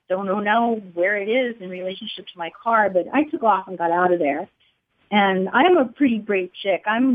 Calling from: California, United States; I'm calling from Southern California.

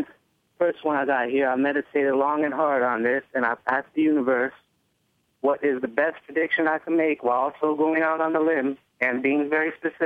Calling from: Chicago, Illinois, United States; in Chicago.

